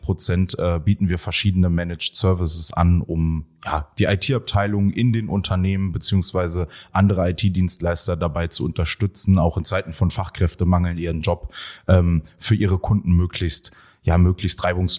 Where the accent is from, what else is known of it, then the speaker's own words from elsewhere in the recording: Rhineland, Germany; Ich komme aus dem Rheinland